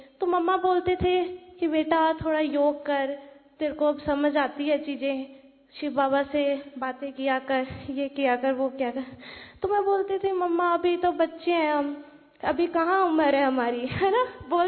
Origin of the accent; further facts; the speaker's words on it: Sri Ganganagar, Rajasthan, India; और मैं श्री गंगानगर से हूँ। अभी वैसे तो मैं 16 इयर्स की हूँ